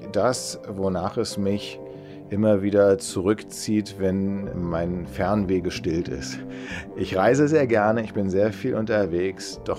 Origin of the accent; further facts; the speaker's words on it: Berlin, Germany; ich denke in erster Linie an Berlin, weil ich da groß geworden bin.